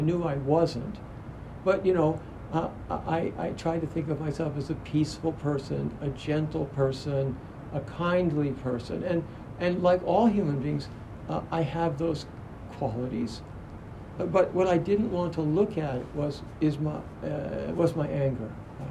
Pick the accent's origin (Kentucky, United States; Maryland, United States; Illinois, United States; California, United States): Maryland, United States; Baltimore; one of my big quote-unquote enemies when I was growing up in Baltimore was a kid named Bobby Westbrook.